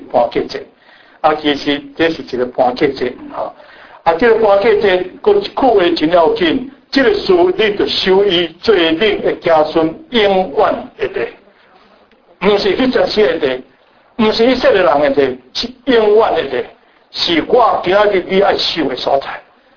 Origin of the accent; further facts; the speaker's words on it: Brazil; moved away as an adult; also born or lived in Changhua, Taiwan; now in New York, United States; 以前我爸爸妈妈就到一巴西，为了安尼，我一巴西长大，伊也带了我二十单，然后再来美国啊，伫纽约十单啊，伫遮啊二十单左二十几单左右啊